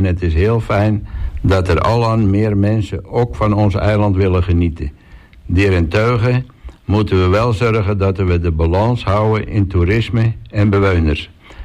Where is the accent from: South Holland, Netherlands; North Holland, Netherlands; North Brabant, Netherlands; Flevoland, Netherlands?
North Holland, Netherlands; Texel; also born or lived in Den Helder; ik ben 29 jaar. Ik ben geboren aan de Helder, maar natuurlijk opgegroeid op Texel.